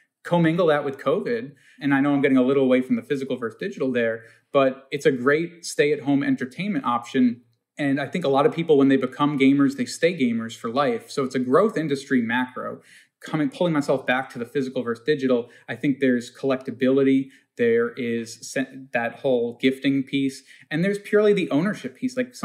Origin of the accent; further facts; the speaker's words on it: Long Island, New York, United States; I'm a small fry. I'm a kid from Long Island who's gotten wound up in some crazy story here